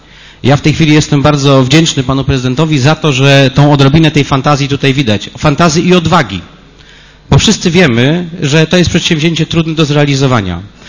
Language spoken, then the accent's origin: Polish; Poznań, Greater Poland Voivodeship, Poland; nikt z nas nie chce, żebyśmy w związku z tym jako poznaniacy mieli z czegokolwiek rezygnować.